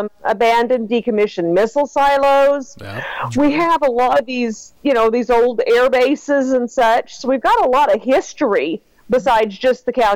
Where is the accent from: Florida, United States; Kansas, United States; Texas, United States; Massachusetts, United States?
Kansas, United States; Kanopolis; now in Manhattan, United States; I've lived here all my life. I grew up around Canopolis, Kansas. It's a tiny little town between Hays and Salina.